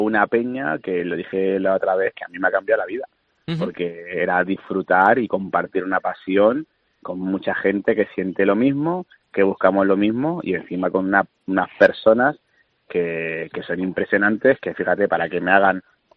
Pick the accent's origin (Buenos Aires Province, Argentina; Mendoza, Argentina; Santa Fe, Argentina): Buenos Aires Province, Argentina; De Buenos Aires, de la provincia.